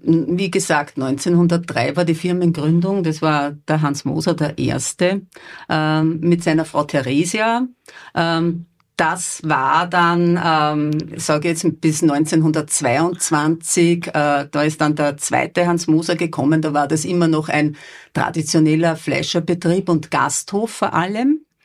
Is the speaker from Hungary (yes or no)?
no; Waidhofen an der Ybbs, Lower Austria, Austria; ich bin geboren in Weidhofen an der Ips, in Ipsitz, auf einem Bauernhof. Wir waren vier Geschwister und dort habe ich eine wunderschöne Kindheit erleben dürfen. Bin dann mit 15 nach Krems gekommen